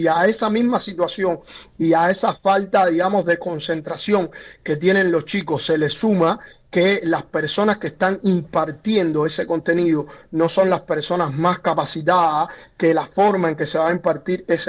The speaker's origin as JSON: {"language": "Spanish", "country": "Cuba", "moved": "yes", "said": "Yo hace prácticamente 20 años que me fui de Cuba, ya en el último tiempo que yo me fui de Cuba"}